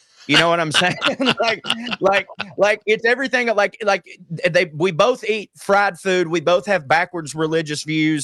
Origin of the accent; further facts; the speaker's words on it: the South, United States; like, growing up in the South, everyone is like, I'm Scots Irish Cherokee, or, you know, I got Scottish whatever.